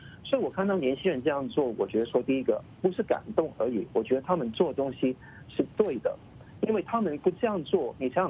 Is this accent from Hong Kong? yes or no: yes; Hong Kong; 我们还是香港人，我们是渴求自由的人。